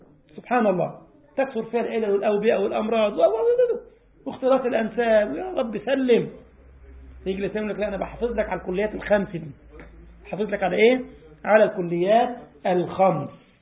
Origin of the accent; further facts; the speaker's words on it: Egypt; وطبعا نهج باللغه الدارجه عندنا في مصر يعني يطفش، يفر، يهرب